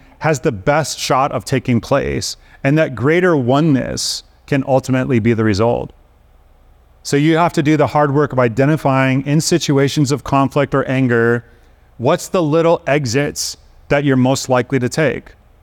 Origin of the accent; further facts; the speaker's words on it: Chicago, Illinois, United States; Like, I grew up in Chicago, where people are kind of odd about this sort of emotional confrontation.